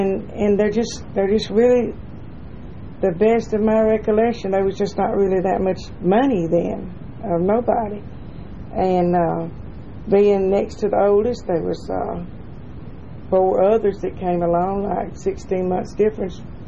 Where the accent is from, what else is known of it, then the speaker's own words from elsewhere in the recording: Anniston, Alabama, United States; also born or lived in Mumford, Alabama; And we lived there till I was approximately 5 years old. And then we moved to Anniston, Alabama